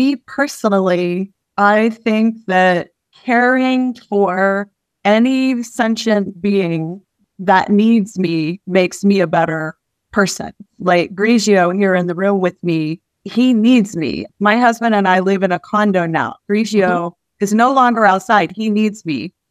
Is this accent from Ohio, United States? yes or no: yes; Cincinnati, Ohio, United States; also born or lived in Houston; I was born in Houston, but I was raised in the Cincinnati area.